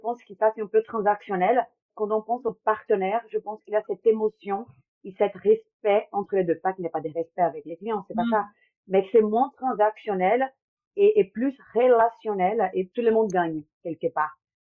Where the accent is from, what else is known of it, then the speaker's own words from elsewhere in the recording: Brazil; French is a second language; moved away as an adult; now in Paris, France; je suis brésilienne. Ça fait 9 ans que je suis à Paris. Je suis venue ici après une opportunité de travail.